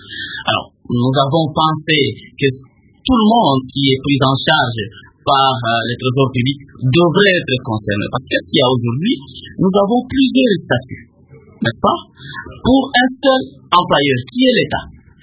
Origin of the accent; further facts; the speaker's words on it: Kalemie, Tanganyika, DR Congo; Ouh là là, je viens de Calémie, je viens de Colossi, je viens de Litouri.